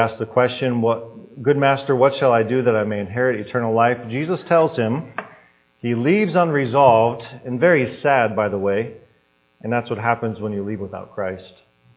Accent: Midwest, United States; I'm an American, I'm a Midwesterner. I don't always open up to strangers, believe it or not.

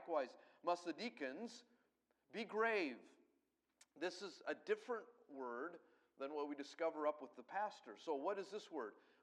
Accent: Colorado, United States; I grew up in Colorado. I grew up among the Indians.

